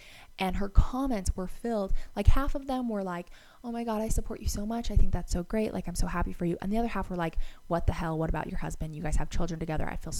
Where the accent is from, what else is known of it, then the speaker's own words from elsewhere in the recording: Utah, United States; growing up in Utah